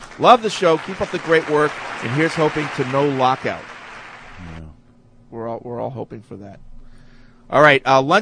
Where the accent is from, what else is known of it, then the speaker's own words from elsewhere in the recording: England, United Kingdom; since I'm from England